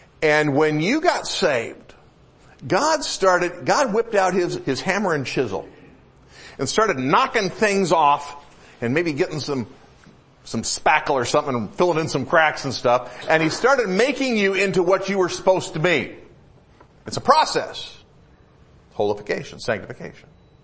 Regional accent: Michigan, United States; And when I was back out east, I grew up in Michigan. And I was visiting my mom

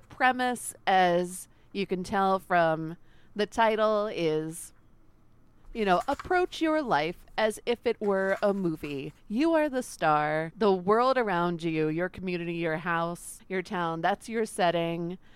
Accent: Maryland, United States; That sounds very similar to Flibbity Flop, which is where I grew up in Maryland.

